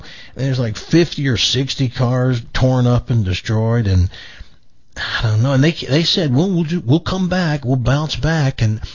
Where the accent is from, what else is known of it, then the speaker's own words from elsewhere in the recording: the South, United States; and I'm from the South